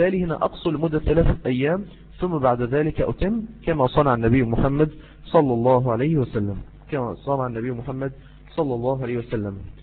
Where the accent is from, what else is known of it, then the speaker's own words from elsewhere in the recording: Mansoura, Dakahlia, Egypt; أنا دلوقتي إن شاء الله تبارك وتعالى في القاهرة الآن، أنا من المنصورة في القاهرة